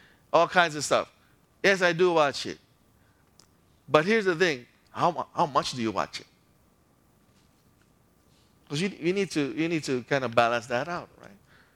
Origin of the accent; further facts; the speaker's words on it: Philippines; If we prioritize Netflix or TFC, just because we're Filipino, I know a lot of people here